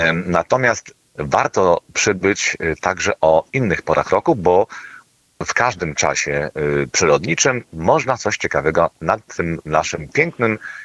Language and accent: Polish; Łódź, Łódź Voivodeship, Poland; moved away; No jestem z centralnej Polski, z miasta Łodzi